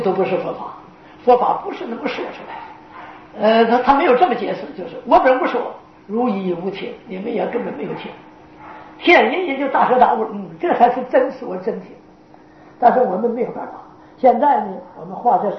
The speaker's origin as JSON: {"language": "Chinese", "country": "China", "said": "尤其是外国人翻译成从汉文，就俄罗斯，不是我们中国人"}